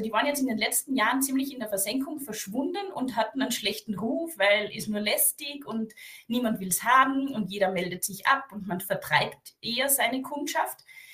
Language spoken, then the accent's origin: German; Carinthia, Austria; Ich bin aus dem Süden Österreichs